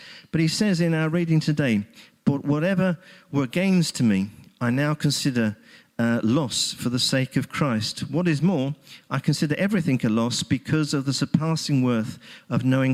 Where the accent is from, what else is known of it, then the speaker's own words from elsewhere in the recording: Hackney, London, United Kingdom; I come from Hackney. And in fact, the house where I was born apparently backed on to the square that is used as the basis for EastEnders